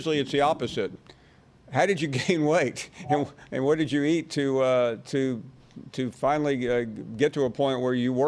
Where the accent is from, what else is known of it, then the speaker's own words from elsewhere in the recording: the South, United States; I'm from the South, and I've lived in Louisiana